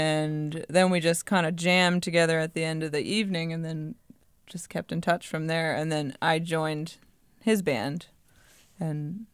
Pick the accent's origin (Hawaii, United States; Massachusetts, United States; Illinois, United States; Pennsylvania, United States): Massachusetts, United States; but we're both actually from Massachusetts, different parts of Massachusetts.